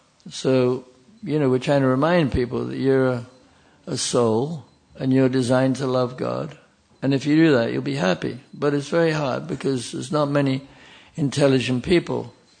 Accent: London, United Kingdom; I mean, I'm from London, personally, and I live in the country, and I have cows.

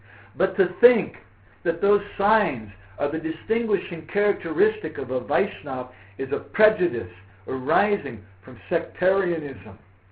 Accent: United States; born there; moved away; but I was born in America. Please forgive me for that. I didn't vote for George Bush, so. Not so bad. And we left that place.

